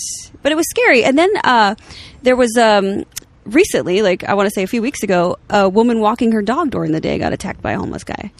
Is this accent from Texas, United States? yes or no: no; New Jersey, United States; No. Jersey. I'm from Jersey.